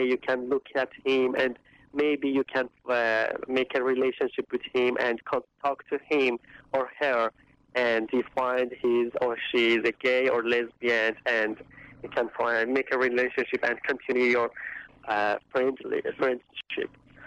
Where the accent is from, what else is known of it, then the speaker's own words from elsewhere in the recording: Shiraz, Fars, Iran; English is a second language; moved away as an adult; also born or lived in Turkey; I'm from Shiraz. It's the south city of Iran, and is the cultural capital city of Iran. And I born in Shiraz and I grew up in Shiraz. And 1 year ago, in 4th of March 2005, I escaped from Iran to Turkey.